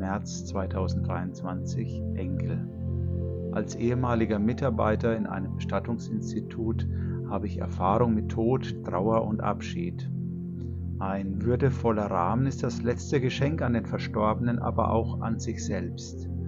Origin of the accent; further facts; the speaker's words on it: Hammelburg, Bavaria, Germany; born there; Ich wurde 1969 in Hammelburg geboren und wohne in Gräfendorf.